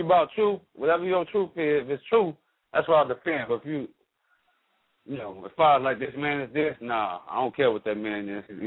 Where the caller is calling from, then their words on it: Chicago, Illinois, United States; I'm from the Chicagoland area.